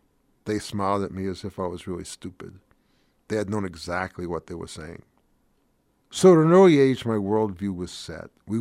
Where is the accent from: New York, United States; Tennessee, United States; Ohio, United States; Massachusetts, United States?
New York, United States; Brooklyn; born there; I was born in Brooklyn, New York, in 1942.